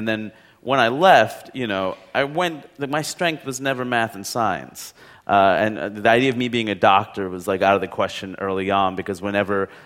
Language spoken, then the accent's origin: English; Queens, New York, United States; because I grew up in Queens, and, we live in Queens, and I went to college in Maine, which is very different.